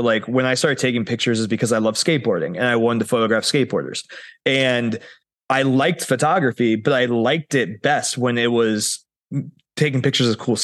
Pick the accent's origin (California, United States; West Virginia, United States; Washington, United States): West Virginia, United States; Wheeling; also born or lived in Montana / Soviet Union; I was born in Montana originally, then I moved to the Soviet Union, and I did most of my growing up though in West Virginia, but it was like coal country area. So like Wheeling